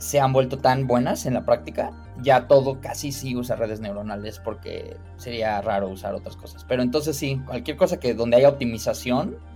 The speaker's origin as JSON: {"language": "Spanish", "town": "Cuernavaca", "region": "Morelos", "country": "Mexico", "tie": "born or raised there", "said": "crecí en Cuernavaca"}